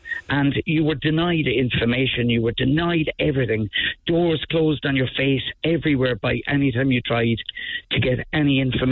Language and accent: English; Munster, Ireland; born there; I was born in Besborough.